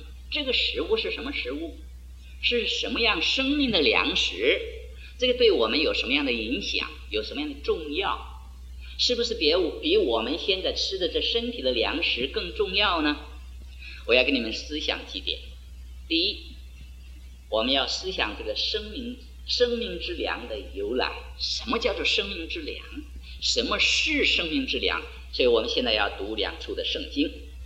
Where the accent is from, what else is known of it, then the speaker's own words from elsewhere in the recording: China; now in Taiwan; 我记得几十年前我们在大陆的时候或者在台湾的时候